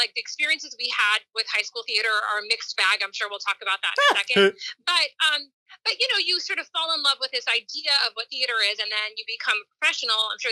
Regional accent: New York City, New York, United States; I'm a New Yorker.

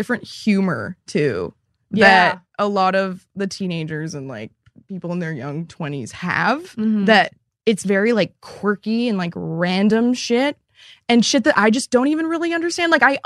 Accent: West Coast, United States; And I'm from the West Coast.

